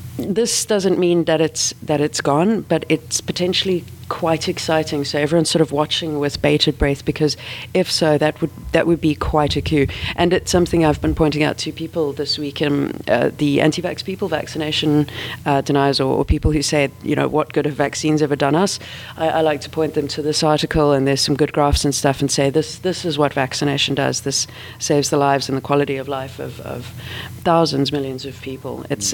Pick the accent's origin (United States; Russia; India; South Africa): South Africa; Growing up in South Africa, as I did, we still occasionally saw cases of it there.